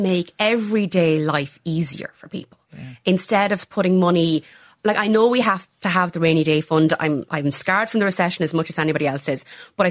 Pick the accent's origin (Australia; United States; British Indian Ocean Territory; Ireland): Ireland; County Offaly; Like, I'm from County Offaly.